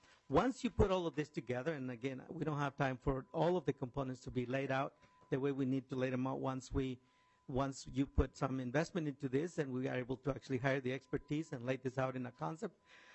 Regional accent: Guatemala; English is a second language; now in Northfield, United States; I live in Northfield, Minnesota. I'm from Guatemala.

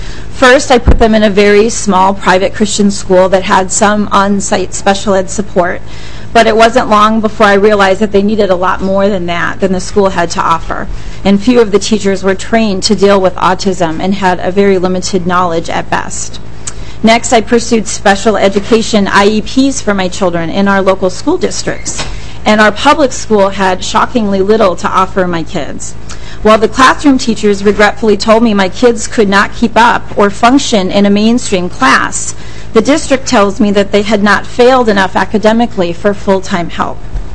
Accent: Eden Prairie, Minnesota, United States; I'm from Eden Prairie.

